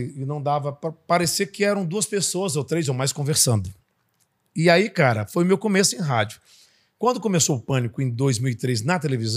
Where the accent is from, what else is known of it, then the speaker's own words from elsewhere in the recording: Fortaleza, Ceará, Brazil; born there; now in São Paulo, Brazil; eu nasci na capital, em Fortaleza. Eu e meus irmãos, né? Minha mãe era de Morada Nova, meu pai era de. Minha mãe era de Quixadá, olha, trocando as bolas. E meu pai de Morada Nova. Mas eu já nasci na capital.